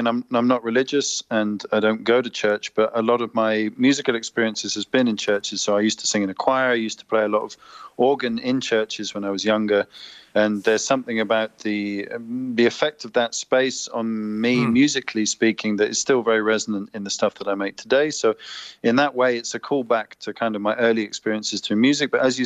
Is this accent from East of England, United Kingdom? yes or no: yes; East of England, United Kingdom; I'm from Norfolk, which is just the other side of the border